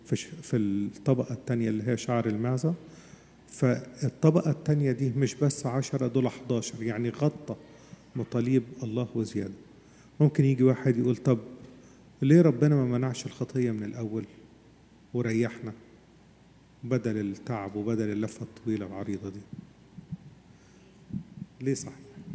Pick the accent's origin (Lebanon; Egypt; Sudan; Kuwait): Egypt; Upper Egypt; عندنا في الصعيد